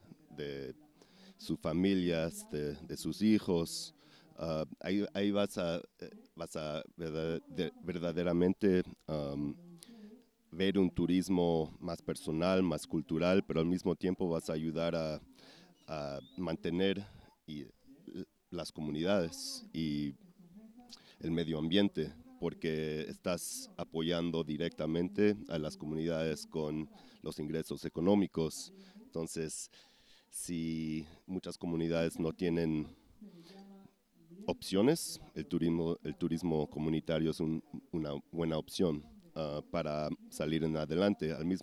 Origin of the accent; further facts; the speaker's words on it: United States; vengo de los Estados Unidos.